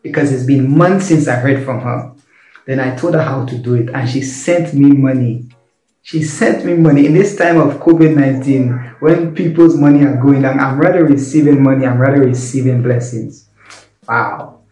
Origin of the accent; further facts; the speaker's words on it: St. Lucia; I'm from St. Lucia.